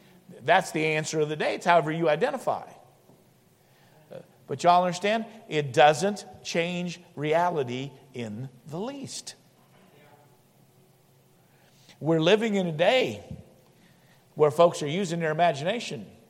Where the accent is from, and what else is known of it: Indianapolis, Indiana, United States; born or raised there